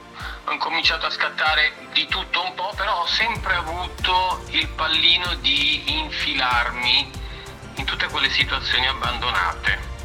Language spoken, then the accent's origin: Italian; Brescia, Lombardy, Italy; Circa nella bassa provincia di Brescia.